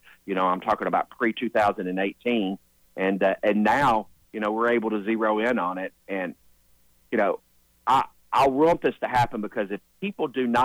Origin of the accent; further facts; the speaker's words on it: Tennessee, United States; You know, growing up in Tennessee, you know, we always had a good reference with women's basketball